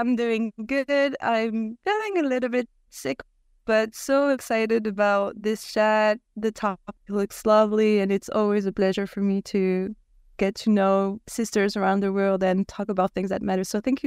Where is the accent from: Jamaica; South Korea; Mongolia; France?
France; Paris, Île-de-France; I turned 30 a little over a month ago. I was born and raised here in Paris, France.